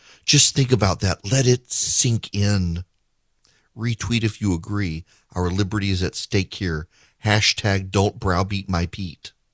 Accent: Dubai, United Arab Emirates; I grew up in Dubai, y'all. We had camel racing and cricket.

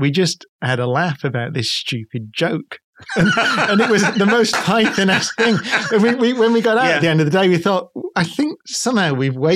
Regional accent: Manchester, North West England, United Kingdom; we're from Manchester, so we call it Dare.

